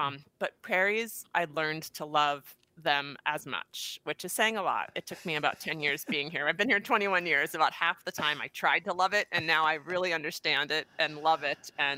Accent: Connecticut, United States; I was born and raised in Southern Connecticut, and I was out visiting my parents

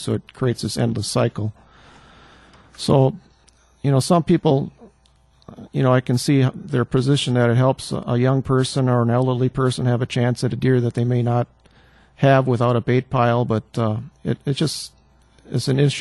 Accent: Wisconsin, United States; I grew up in Sheboygan County and never thought much happened there.

